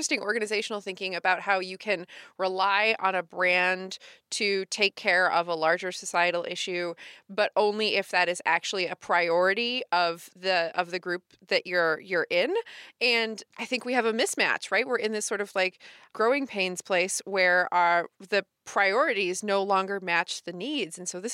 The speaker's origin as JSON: {"language": "English", "country": "United States", "said": "Oh, see, I don't know. I'm American, man. You can't put that on me."}